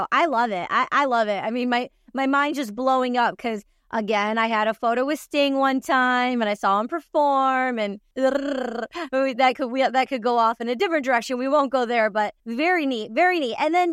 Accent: Michigan, United States; But I'm from Michigan, where she's from.

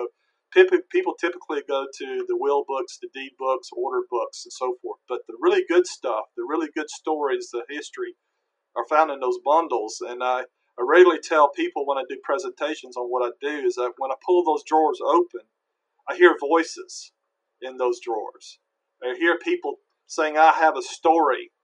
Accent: Alabama, United States; now in Virginia, United States; And I originally was born in Alabama, born and raised in Alabama. I got a BA and MA in history at Auburn University.

